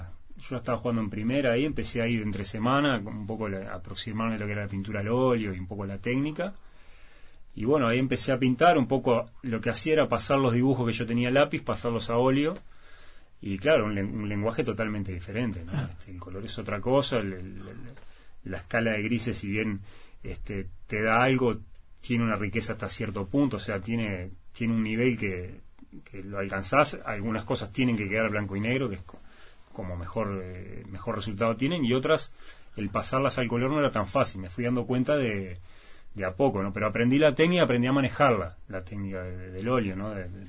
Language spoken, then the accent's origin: Spanish; Parque Posadas, Buenos Aires Province, Argentina; Yo soy del Parque Posadas hasta el día de hoy. Me acuerdo, nosotros jugábamos de chico hasta que no veías la pelota.